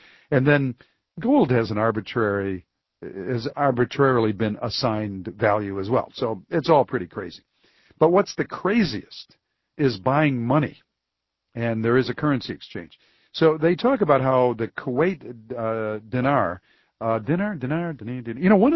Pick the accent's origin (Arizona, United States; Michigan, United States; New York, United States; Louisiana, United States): Michigan, United States; Detroit; Here's James in Detroit, Michigan, my hometown.